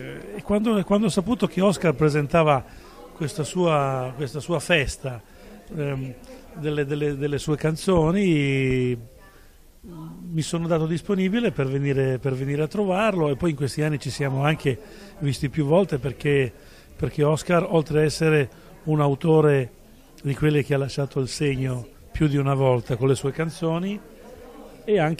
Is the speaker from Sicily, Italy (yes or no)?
no; Liguria, Italy; born there; non tanto per il fatto che io sia nato in Liguria